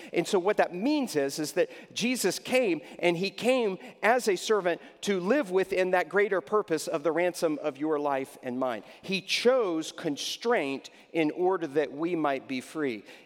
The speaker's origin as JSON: {"language": "English", "region": "Texas", "country": "United States", "tie": "born or raised there", "said": "I grew up in Texas, and our family used to go to a retreat center that was out in the hill country of West Texas"}